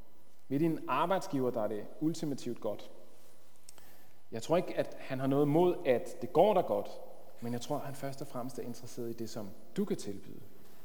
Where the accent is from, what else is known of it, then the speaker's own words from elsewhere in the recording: Rødovre, Capital Region of Denmark, Denmark; jeg kommer fra Rødovre, der har vi ikke så mange får.